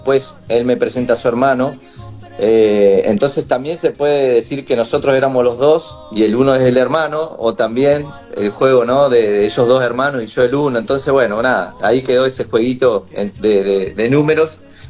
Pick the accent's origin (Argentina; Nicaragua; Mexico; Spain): Argentina; Chubut; porque yo soy de Chubut, de Patagonia.